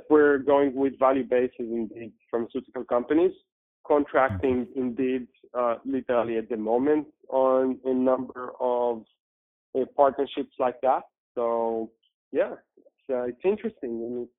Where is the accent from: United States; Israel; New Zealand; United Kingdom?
Israel; I come from Israel.